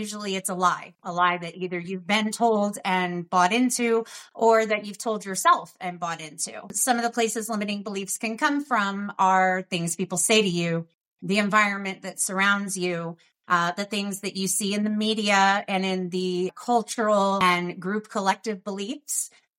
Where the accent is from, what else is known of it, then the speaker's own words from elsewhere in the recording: Kansas City, Missouri, United States; I was 16 years old, and I grew up in Kansas City.